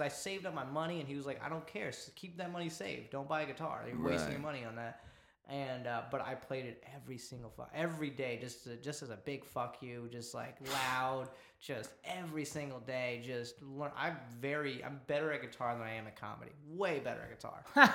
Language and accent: English; Alpharetta, Georgia, United States; Growing up in Alpharetta, Georgia, going to a primarily southern white school, trying to fit in, I definitely was insecure about being